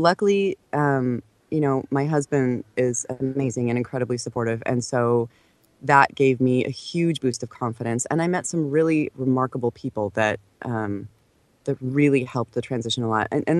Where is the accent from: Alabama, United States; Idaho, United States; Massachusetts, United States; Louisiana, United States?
Idaho, United States; Boise; I grew up in Boise, Idaho, and, you know, it's not like it's not like there are a ton of opportunities in Boise, Idaho.